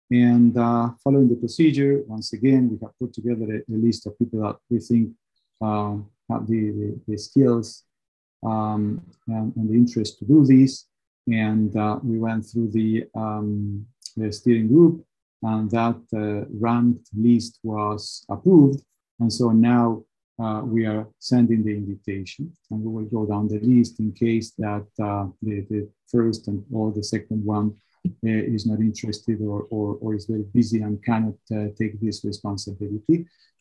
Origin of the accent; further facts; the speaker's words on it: Argentina; English is a second language; Being born and raised in Argentina, it would be very difficult for me to become a vegetarian.